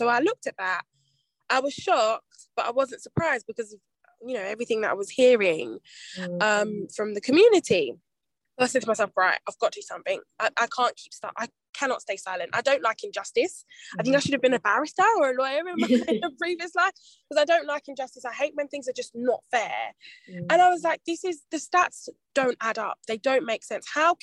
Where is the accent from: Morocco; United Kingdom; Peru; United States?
United Kingdom; London; So I'm from South London.